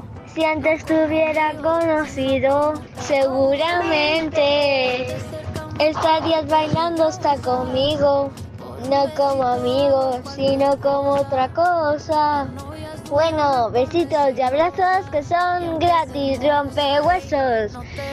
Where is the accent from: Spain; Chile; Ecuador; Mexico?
Spain; Vinaròs, Valencian Community; de Vinaros.